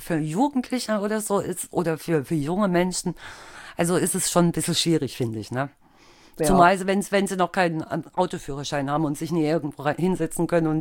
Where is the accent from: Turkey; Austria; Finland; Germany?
Germany; Altena, North Rhine-Westphalia; wir kommen ja alle aus Altena, ne?